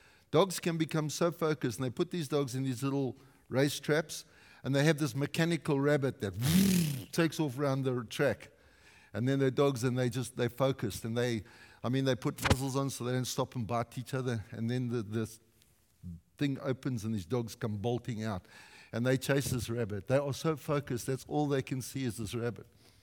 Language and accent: English; South Africa; I'm from South Africa, I'm tough.